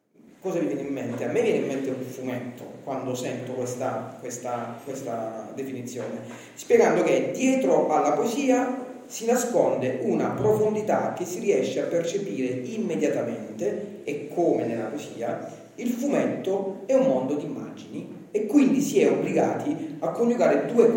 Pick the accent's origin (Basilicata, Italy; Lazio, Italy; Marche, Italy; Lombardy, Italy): Marche, Italy; Recanati; Io vengo da Recanati